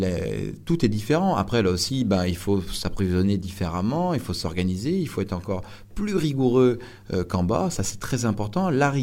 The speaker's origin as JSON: {"language": "French", "region": "Auvergne-Rhône-Alpes", "country": "France", "said": "j'ai 30 ans, mais je suis savoyard."}